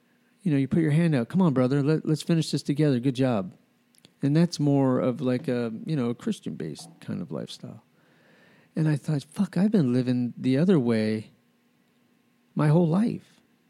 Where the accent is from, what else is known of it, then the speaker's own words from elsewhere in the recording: Albuquerque, New Mexico, United States; when I grew up in Albuquerque, and there was this house down in the middle of the city